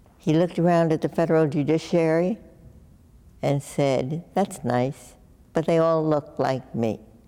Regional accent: Brooklyn, New York, United States; We were both born and bred in Brooklyn, New York.

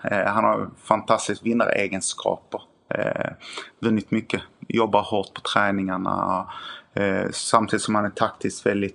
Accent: Sweden; Framförallt var det mycket erfarenhet som man tar med sig som svensk tränare.

